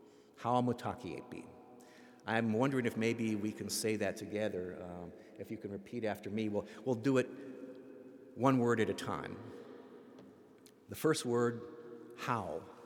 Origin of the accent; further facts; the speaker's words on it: South Dakota, United States; I was born and raised in South Dakota. If you don't know where South Dakota is, it's south of North Dakota.